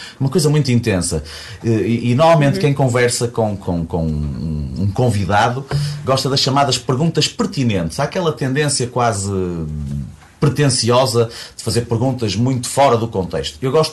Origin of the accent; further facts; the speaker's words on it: Braga, Portugal; now in Porto, Portugal; Mas eu nasci em Braga, fui para o Porto há 30 anos já e adoro a cidade de Porto.